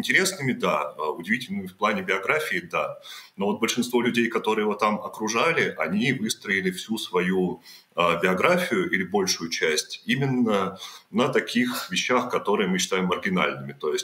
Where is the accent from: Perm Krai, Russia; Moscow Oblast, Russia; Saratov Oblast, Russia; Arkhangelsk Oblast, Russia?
Perm Krai, Russia; потому что я сам из Пермского края